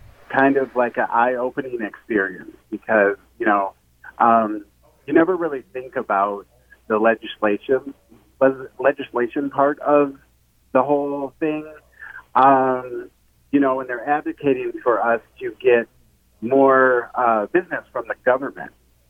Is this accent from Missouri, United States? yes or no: no; Chicago, Illinois, United States; now in North Carolina, United States; Not originally. I'm originally from Chicago.